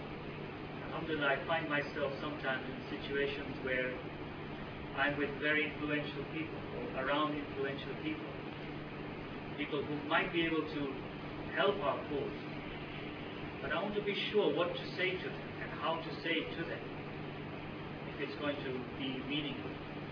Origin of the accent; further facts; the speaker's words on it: United Kingdom; And I think for all of us here as British Muslims, it's a very important lesson that you have taught to me personally.